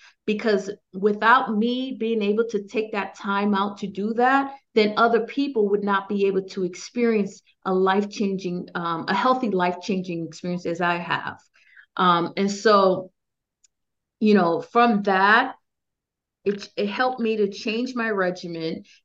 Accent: New England, United States; I am from the New England as well.

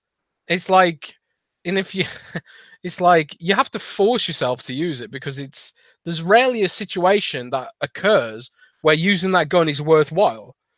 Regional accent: United Kingdom; I'm British.

